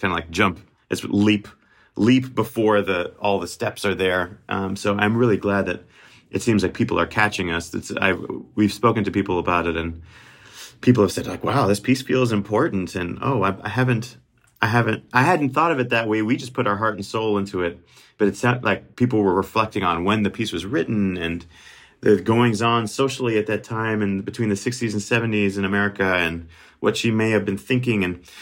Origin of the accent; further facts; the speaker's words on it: New York City, New York, United States; also born or lived in Helsinki, Finland; And they met in Finland, and I was born there. And then we moved to New York City when I was very young, like 3 months or 4 months old.